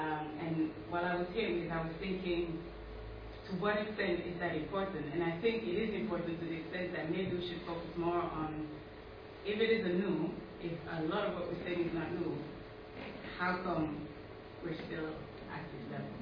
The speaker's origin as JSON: {"language": "English", "town": "Antwerp", "region": "Flanders", "country": "Belgium", "tie": "born or raised there", "said": "So I am from Antwerp, from the Flemish part of Belgium myself. I was born there, I grew up there"}